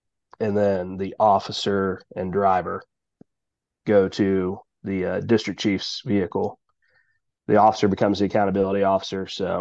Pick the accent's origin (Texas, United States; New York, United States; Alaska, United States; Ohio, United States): Ohio, United States; Norwood; surround two separate cities that have their own separate fire departments, Norwood and St. Bernard. I grew up in Norwood. So we're surrounded on all four sides by the city of Cincinnati.